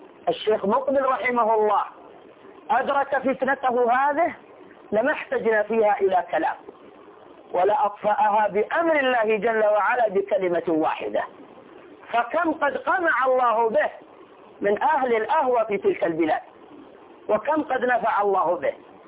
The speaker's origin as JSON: {"language": "Arabic", "country": "Saudi Arabia", "said": "ونحن بلديهم ونعرفهم في رؤوس الحزبية عندنا في المملكة العربية السعودية"}